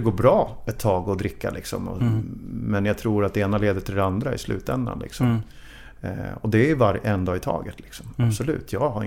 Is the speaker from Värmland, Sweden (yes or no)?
no; Sundsvall, Västernorrland County, Sweden; also born or lived in Stockholm; Så Nacksta. Jag växte upp, jag föddes ju på Sankt Görans, eller bodde här i Veckomberga. Men sen så flyttade jag mamma till så det är mina första minnen är från Nackstavägen 23.